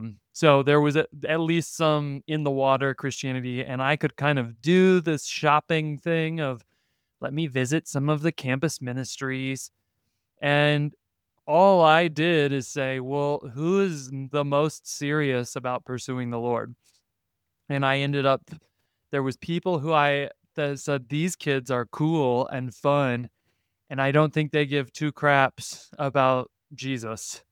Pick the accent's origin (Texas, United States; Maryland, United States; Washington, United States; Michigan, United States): Texas, United States; moved away; I told you I came from Texas to Princeton University